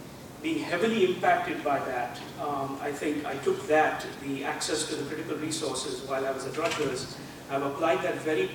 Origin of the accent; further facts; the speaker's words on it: India; moved away; I came from India in 86 and took a passion for computing and really broke away from a family of medicos to be a computer scientist.